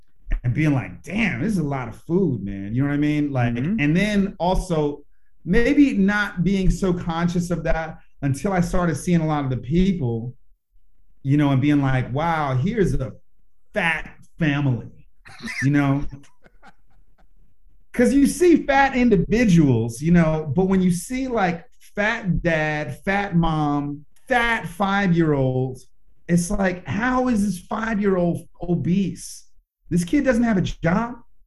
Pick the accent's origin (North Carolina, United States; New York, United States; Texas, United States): New York, United States; New York City; also born or lived in Los Angeles; Well, I grew up in New York City, and then I lived in Los Angeles for 14 years before coming out here.